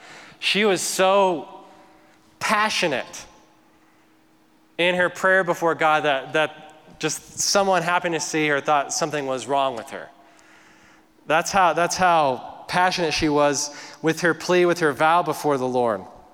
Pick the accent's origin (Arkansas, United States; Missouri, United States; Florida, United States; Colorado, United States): Colorado, United States; Kit Carson; I had like a flashback to growing up in Kit Carson where there's just nothing there and just open fields